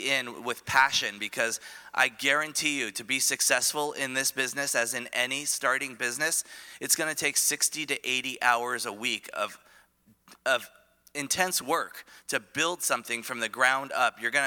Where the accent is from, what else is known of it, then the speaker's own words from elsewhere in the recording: California, United States; now in Oregon, United States; I'm originally from the Bay Area of California. I moved up to Oregon about 15 years ago, so feel pretty Oregonian at this point.